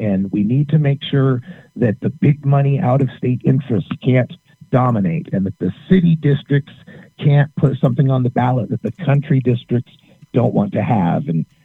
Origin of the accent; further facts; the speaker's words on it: Idaho, United States; moved away as an adult; I grew up in Idaho and had been a marijuana smoker as a professional musician for years.